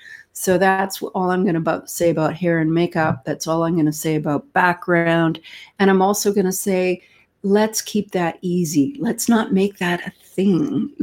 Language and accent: English; Canada; I am Canadian, after all.